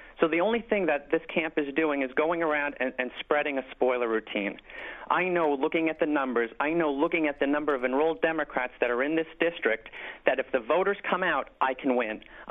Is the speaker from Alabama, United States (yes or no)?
no; Bronx, New York, United States; I'm a candidate with roots in the community. Born and raised in the Bronx, I went to PS95, JHS 143, and Fordham Prep.